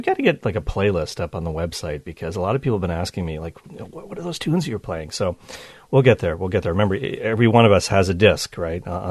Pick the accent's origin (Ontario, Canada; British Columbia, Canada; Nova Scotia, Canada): Nova Scotia, Canada; now I grew up in the Atlantic time zone. I grew up in Nova Scotia.